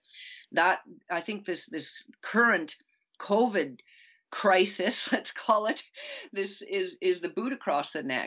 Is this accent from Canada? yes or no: yes; Canada; born there; My parents were born and raised in Germany, came to Canada, then I was born here.